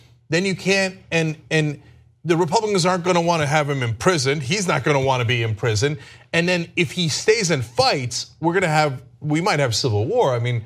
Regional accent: New Jersey, United States; I'm from Jersey, I should be able to say that.

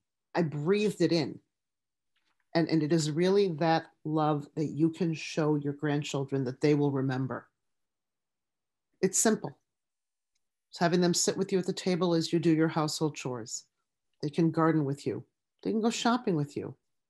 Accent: Detroit, Michigan, United States; I'm from Detroit, these cold winter mornings

